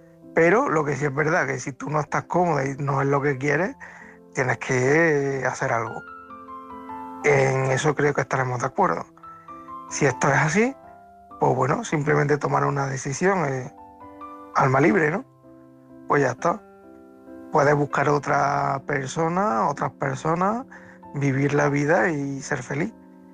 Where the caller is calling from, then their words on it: Córdoba, Andalusia, Spain; corresponsal de Córdoba.